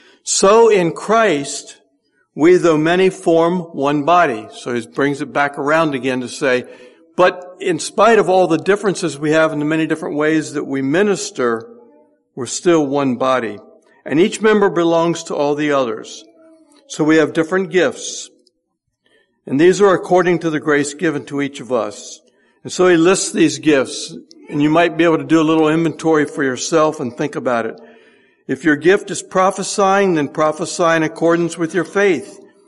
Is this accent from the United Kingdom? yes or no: no; Denbigh, Virginia, United States; born there; I was born in Denby, Virginia. How many of you ever heard of Denby, Virginia? Oh, okay. It's very small square mileage area in the northern part of Newport News, Virginia